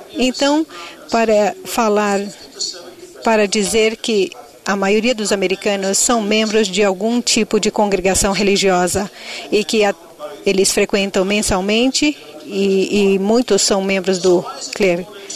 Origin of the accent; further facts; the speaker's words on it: Israel; now in United States; Não sou daqui dos Estados Unidos, sou do Islã. E quando eu observo aos Estados Unidos, eu sou de Israel.